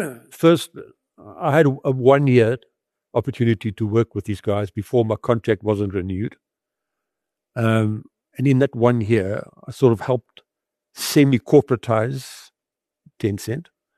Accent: South Africa; I don't think it may have affected him that much that we are South African.

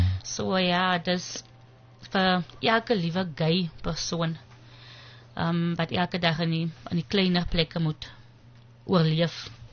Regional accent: Zoar, Western Cape, South Africa; born there; Ek is gebore op Zoa, dis een baie klein plekkie.

